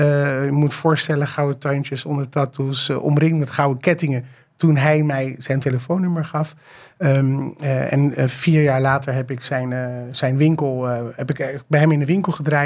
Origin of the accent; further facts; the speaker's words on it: The Hague, South Holland, Netherlands; now in Zandvoort, Netherlands; En ik ben opgegroeid in Den Haag. Ik woon nu in mooie Zaanzee, maar ik kom uit de Haagse Schilderswijk.